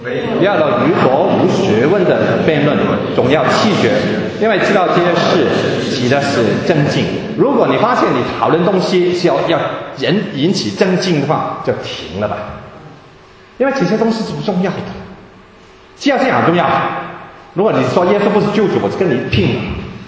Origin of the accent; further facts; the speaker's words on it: China; 我们中国人有时这样呢，有时过高，有时自高的不得了，有时自卑的不得了